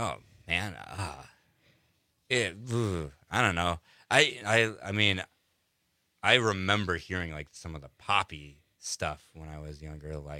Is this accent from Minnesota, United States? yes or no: no; Cortez, Colorado, United States; I'm from Colorado. I grew up in Cortez, Colorado. Moved out here for school.